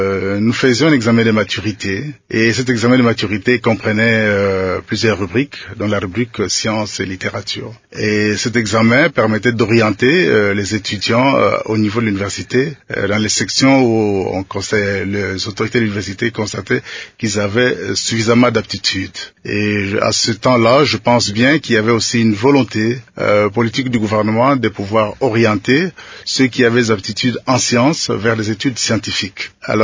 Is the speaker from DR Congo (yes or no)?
yes; Kenge, Kwango, DR Congo; Je crois que j'ai eu là juste le temps de naître. Et déjà à l'âge de 3 ans, je poursuivis mon enfance à Kenge, dans la ville de Kenge, où j'ai fait mon école primaire à l'école Saint-Frédéric Kayolo.